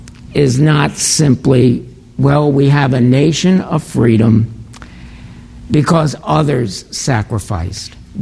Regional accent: Tappan, New York, United States; I grew up in Tappan, New York, which is not part of New York City, about 15 miles from West Point.

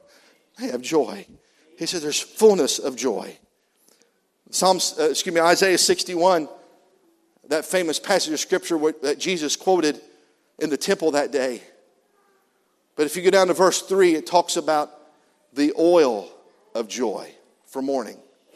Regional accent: Ohio, United States; And so for Motor Earl, I guess I am from Southern Ohio.

